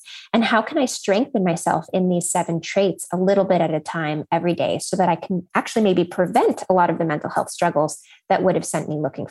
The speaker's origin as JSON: {"language": "English", "region": "California", "country": "United States", "tie": "born or raised there", "said": "And I grew up in Silicon Valley."}